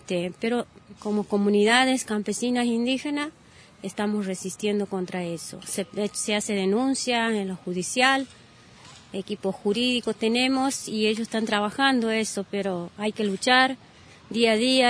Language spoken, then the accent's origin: Spanish; Santiago del Estero, Argentina; Yo soy de Santiago del Estero. Ahí tengo una organización que soy de ahí yo